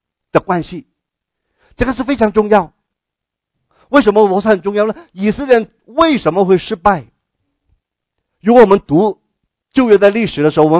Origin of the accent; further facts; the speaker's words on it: Hong Kong; 我不是从新加坡来我从香港来